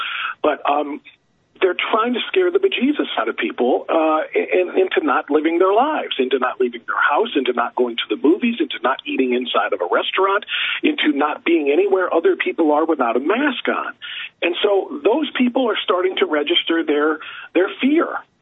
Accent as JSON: {"language": "English", "region": "Ohio", "country": "United States", "tie": "born or raised there", "said": "here in my home state of Ohio"}